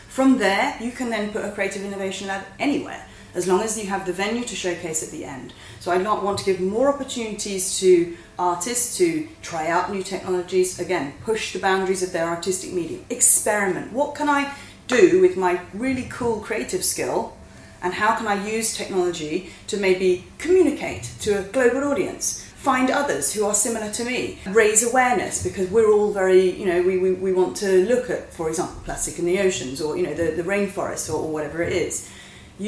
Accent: Singapore; also born or lived in England; Well, I'm half Singaporean, half English, right? And I've lived in both West and East.

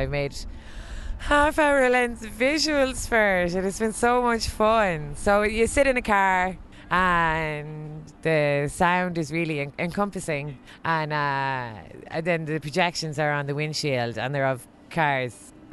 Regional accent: Galway, Connacht, Ireland; There was some festival on in my hometown in Galway

